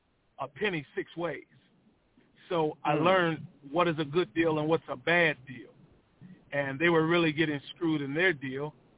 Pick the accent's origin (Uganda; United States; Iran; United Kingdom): United States; Flint, Michigan; Well, I grew up in Flint, Michigan, and, you know, went to Flint Powers. It's a Catholic school here in town